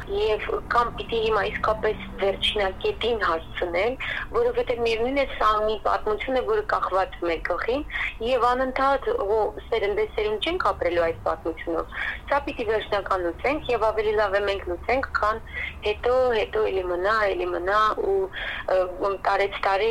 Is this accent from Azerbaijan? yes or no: yes; Nagorno-Karabakh, Azerbaijan; ես ինքս արցախցի եմ, բոլորին բարեկամները ուղուն են, բոլորն այնտեղ են